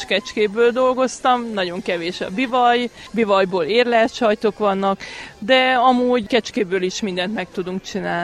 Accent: Kénos, Harghita, Romania; Kénosból jöttem.

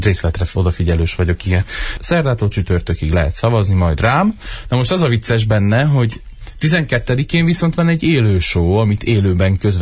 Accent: Romania; soha nem tagadtam le azt, hogy magyar vagyok, tudod? De mindig, mert szerintem azért tisztelnek, mert én soha nem mondtam azt, hogy jaj, nem, mert én, hát végül is romániai, és nem tudom, azt mondtam, te, én romániai magyar vagyok, képviselem a közösségemet

